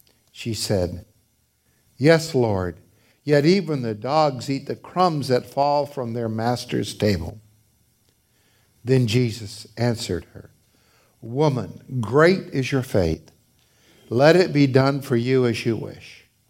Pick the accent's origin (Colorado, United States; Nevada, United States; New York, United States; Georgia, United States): Georgia, United States; Atlanta; I was raised in Atlanta, Georgia, in the Deep South. And segregation and prejudice were rampant and in full swing during that time. I was born in 44